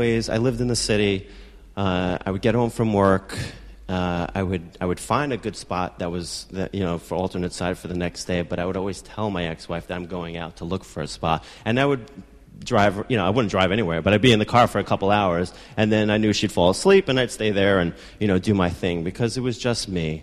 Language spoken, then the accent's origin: English; Brooklyn, New York, United States; I grew up in Brooklyn. We used to come into the city on Thursday nights.